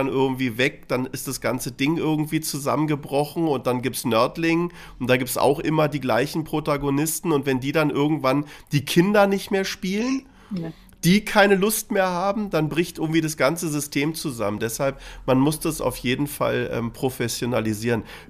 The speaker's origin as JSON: {"language": "German", "region": "Berlin", "country": "Germany", "said": "so hieß es bei uns in Berlin, vor Mauerfall."}